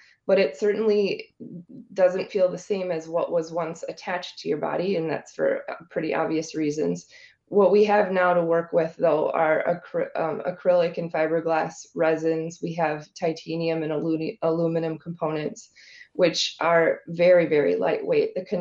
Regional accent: Neenah, Wisconsin, United States; Good morning, Joe. Calling from my hometown, actually, of Neenah.

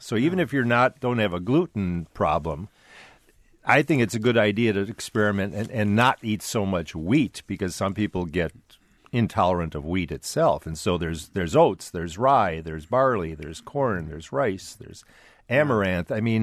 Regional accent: Wisconsin, United States; So I grew up in Wisconsin mostly.

